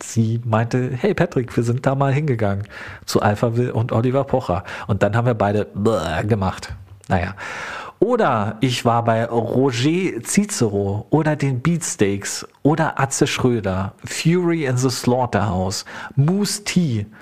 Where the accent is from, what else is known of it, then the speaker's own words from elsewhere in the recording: East Germany, Germany; also born or lived in Bavaria; wie es so war, als Ossi zwischen all den Bajuwaren zu sein.